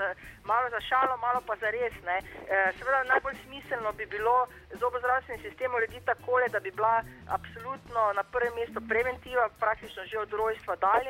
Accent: Lenart, Styria, Slovenia; jaz sem pač iz Lenarta, nisem iz osrednje slovenske regije

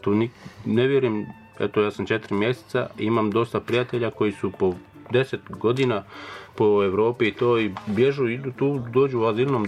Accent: Bosnia & Herzegovina; moved away as an adult; došao sam pod stresom iz Bosne, kuću zapaljena, dijete mi je operirano ovdje

